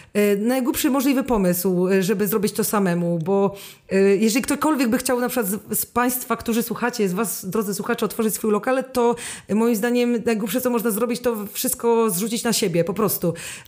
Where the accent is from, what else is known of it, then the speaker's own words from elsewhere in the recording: Szczecin, West Pomeranian Voivodeship, Poland; ja nigdy nie wyjechałam na miesiąc ze Szczecina, ja w ogóle jestem taką rodowitą szczecinianką, że najdłużej to mnie chyba tam nie było przez 3 tygodnie